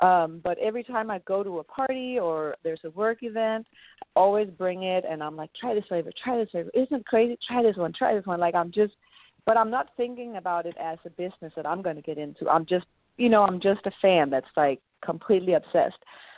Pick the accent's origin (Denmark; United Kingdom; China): Denmark; moved away as an adult; now in United States; you know, born and raised in Denmark, and my story technically starts way back in 2001 when I had finished college in Denmark and I initially moved to California.